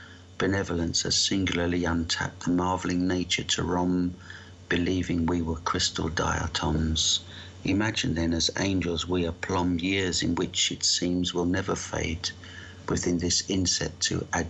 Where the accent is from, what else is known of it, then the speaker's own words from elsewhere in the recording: London, United Kingdom; accent: South London; My accent is a South London, I suppose, a commoner's voice